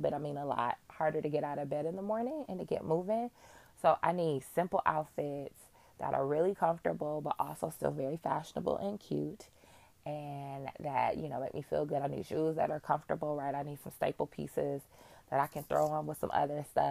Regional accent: Michigan, United States; And I'm from Michigan, so fall, you know, it was always back to school.

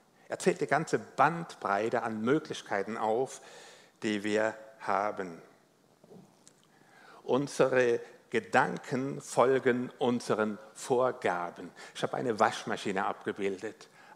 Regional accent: Rhineland-Palatinate, Germany; bin Pfälzer, von daher wundert sich nicht, dass mein Dialekt etwas anders ist.

